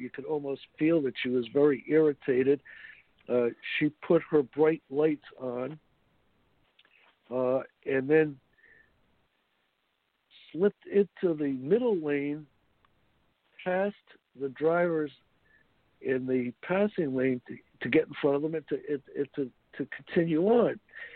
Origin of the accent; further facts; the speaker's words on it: Woonsocket, Rhode Island, United States; not only Don and Sandra's, but my hometown of Woonsocket, Rhode Island.